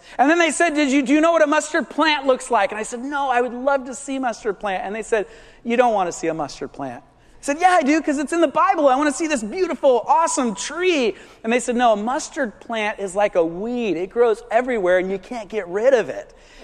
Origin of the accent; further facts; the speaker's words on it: California, United States; now in Oregon, United States; And when I, as a Californian, moved to Oregon and saw a blackberry bush growing in my backyard, I was so excited.